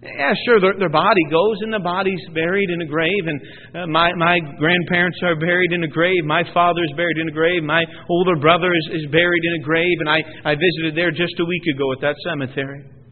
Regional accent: Canada; I'm Canadian born, Canadian bred. When I die, I'll be Canadian dead.

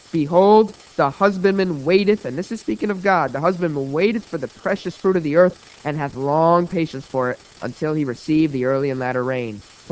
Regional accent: New Jersey, United States; I grew up here in New Jersey.

